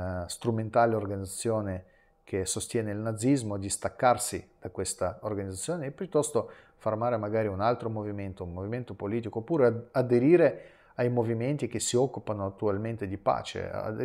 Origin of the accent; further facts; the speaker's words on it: Milan, Lombardy, Italy; moved away as an adult; da milanese che da molti anni ha vissuto a Milano, io mi reputo milanese, lì ho comprato la mia casa